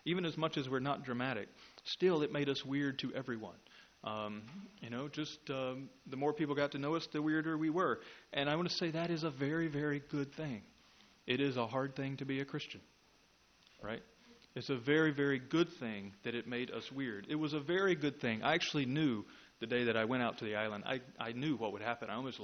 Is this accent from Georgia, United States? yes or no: no; Charlotte, North Carolina, United States; Well, I didn't want to come down there because it was in Charlotte, and I grew up in Charlotte, and I figured I was done with Charlotte.